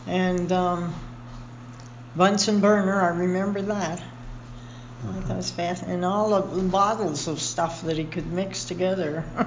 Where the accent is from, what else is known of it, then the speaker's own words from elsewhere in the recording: London, Ontario, Canada; born there; and I was born in London, Ontario.